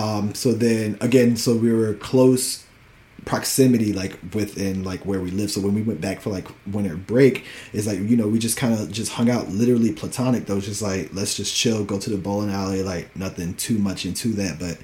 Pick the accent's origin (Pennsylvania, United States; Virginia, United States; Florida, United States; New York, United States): Virginia, United States; Richmond; I'm from Richmond, Virginia, Henrico County.